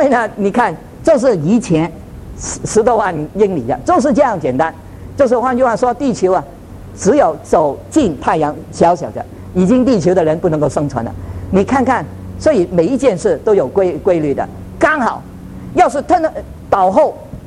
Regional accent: Canada; 要不是呢我从加拿大来，哇，糟糕了，一年都是-20多度了，都没有人敢住在那边了哈

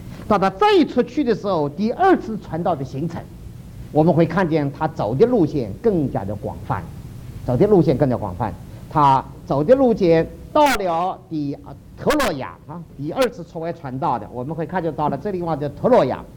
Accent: South China, China; 我们中国人，或特别是我们南方人啊，我是个南方人

